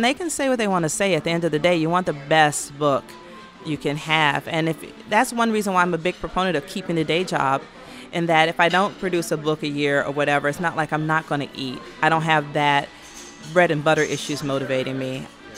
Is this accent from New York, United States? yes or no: no; Atlanta, Georgia, United States; I would say almost everything I write, Dr. King keeps coming back. I'm from Atlanta. That's Dr. King's hometown.